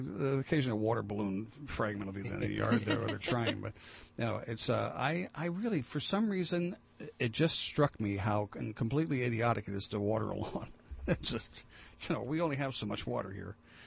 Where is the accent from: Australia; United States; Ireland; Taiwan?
United States; New Jersey; Of course, I was from New Jersey. We were afraid of everything except including the mafia.